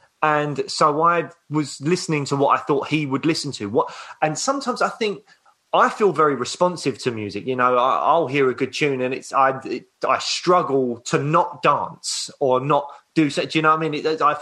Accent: Peckham, London, United Kingdom; born or raised there

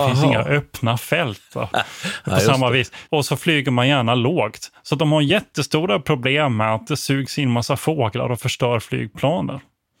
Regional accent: Växjö, Kronoberg County, Sweden; born there; jag är född i Växjö. Och det var ju en sån här luftcentral stad egentligen.

